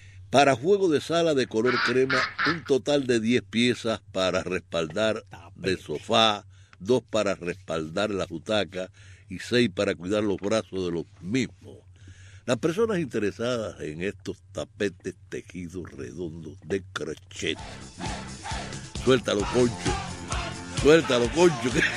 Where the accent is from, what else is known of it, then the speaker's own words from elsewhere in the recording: Cuba; nosotros los cubanos